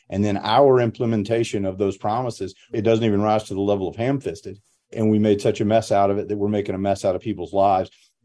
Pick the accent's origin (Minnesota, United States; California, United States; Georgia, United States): Georgia, United States; now in North Carolina, United States; I grew up in Georgia. I live in North Carolina. This is my part of the world.